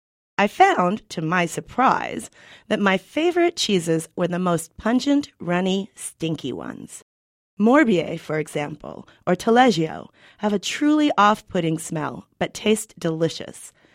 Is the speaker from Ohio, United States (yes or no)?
no; Newton, Massachusetts, United States; When I was growing up in Newton in the 70s, I was unaware that there were more than five kinds of cheese.